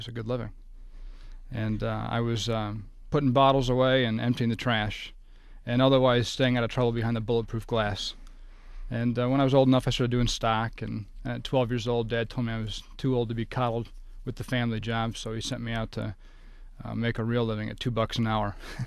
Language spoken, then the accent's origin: English; Southfield, Michigan, United States; We grew up in Southfield, as you mentioned.